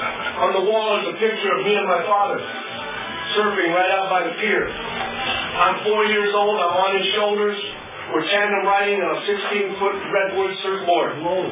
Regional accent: Newport Beach, California, United States; I was born in Newport Beach in 1940, and in a place called Hope Hospital on the Bluffs. I grew up in Newport Beach.

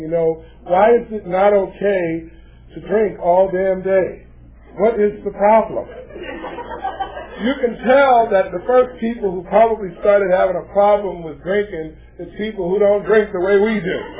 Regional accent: Los Angeles, California, United States; I remember just living in Watts, and I come from the Jordan Downs housing project. I lived in that community for 14 and a half years

